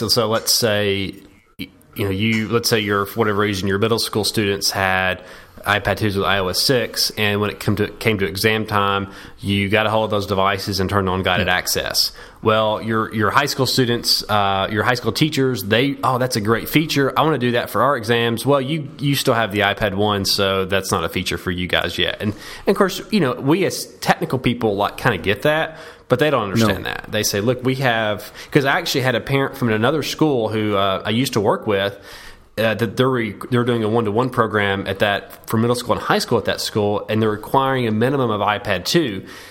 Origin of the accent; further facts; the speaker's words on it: Chattanooga, Tennessee, United States; they did not know I was from Chattanooga, and it's been funny.